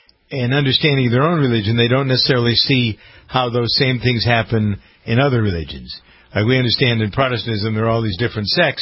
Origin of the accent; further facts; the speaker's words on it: New England, United States; I grew up a Congregationalist in New England.